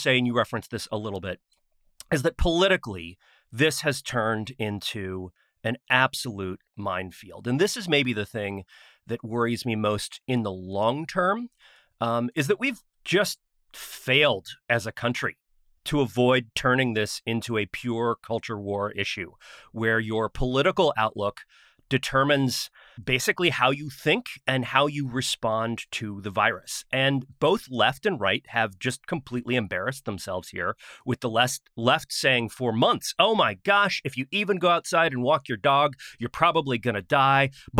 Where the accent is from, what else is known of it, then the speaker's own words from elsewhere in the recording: Florida, United States; And so growing up in Florida, you would figure out how bad a hurricane was by which Waffle Houses remained open where.